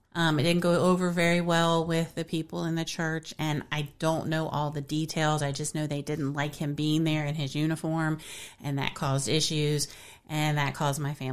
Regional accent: Harrisonburg, Virginia, United States; I was born and raised in Harrisonburg, grew up in a family of five. I was the oldest. My father was a police officer for the city of Harrisonburg

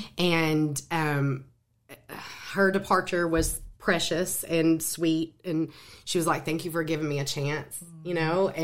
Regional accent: Tennessee, United States; Tennessee is my hometown.

